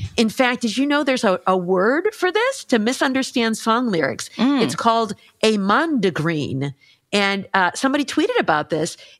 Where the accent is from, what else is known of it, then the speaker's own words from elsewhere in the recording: California, United States; So, you know, I grew up in California in the 70s, and I listened to a lot